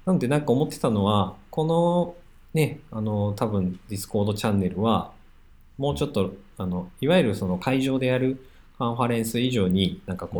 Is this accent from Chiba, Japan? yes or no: no; Osaka, Japan; accent: Kansai dialect; で僕大阪出身なんで、